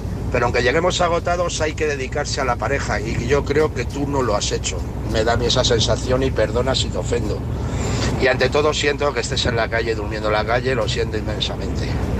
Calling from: Toledo, Castilla-La Mancha, Spain; de Toledo.

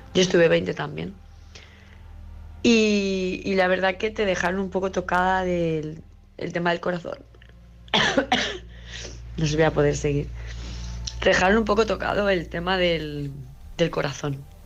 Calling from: Palma, Balearic Islands, Spain; , de Palma de Mallorca.

